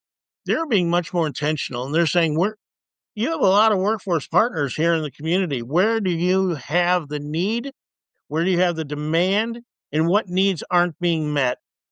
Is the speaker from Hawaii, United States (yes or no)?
no; Detroit, Michigan, United States; They're also contemplating my hometown, Detroit, Michigan. And they're talking about coming here.